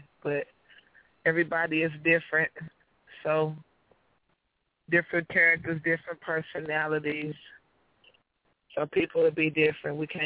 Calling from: Oklahoma City, Oklahoma, United States; Well, this is, I'm calling from Oklahoma City.

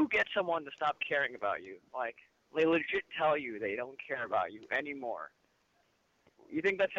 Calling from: New York, United States; America. New York.

